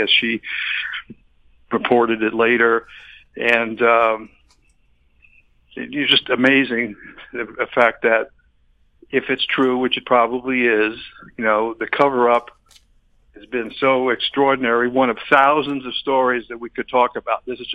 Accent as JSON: {"language": "English", "town": "Miami Beach", "region": "Florida", "country": "United States", "tie": "born or raised there", "also_born_or_lived": "Chicago", "lives_now": "Arizona, United States", "said": "You know, I grew up in Miami Beach, and I went to Miami Beach High School"}